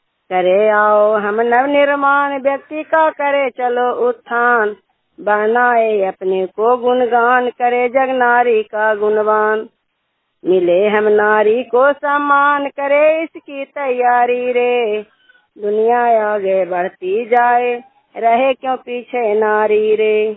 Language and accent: Hindi; Lohanda, India; प्रखंड हिलसा कमता पंचायत ग्राम लोहंडा के रहने वाली हूँ। मैं सीएम पद पर काम करती हूँ।